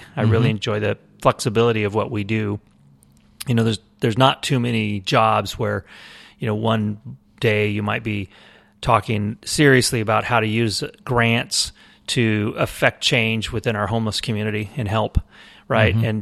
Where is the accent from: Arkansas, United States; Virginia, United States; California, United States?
California, United States; Redding; also born or lived in Tahoe City; I grew up essentially in two places, Redding and Tahoe City. So I had I was born in Mercy Hospital, and we lived in Palo Cedro at the time on Melmar Avenue.